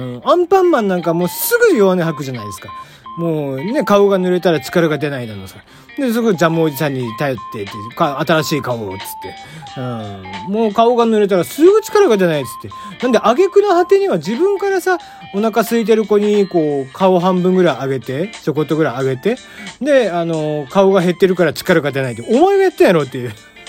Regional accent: Kagoshima, Japan; born there; いかんせん僕は鹿児島生まれなもので、こういう雪とかがですね、やっぱテンション上がっちゃうんですよね

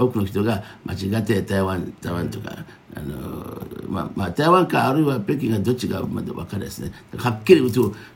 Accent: Benin; Japanese is a second language; だってベナン語、最低フォン語とかイラチャ語とかね、あとはフォン語とか、あとはミナン語とかね、それあの3つはベナンの言葉ですね。でその後は学校に通ってベナンで

